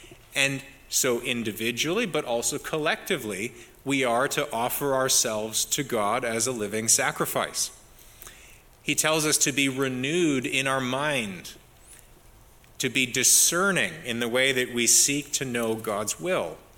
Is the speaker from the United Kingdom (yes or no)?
no; Canada; I was growing up in Canada where no one knows how to play basketball.